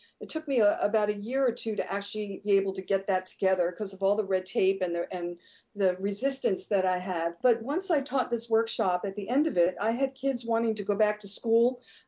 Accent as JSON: {"language": "English", "town": "Long Island", "region": "New York", "country": "United States", "lives_now": "Los Angeles, United States", "said": "I'm originally from Long Island in New York, but when I've lived in LA for over 30 years"}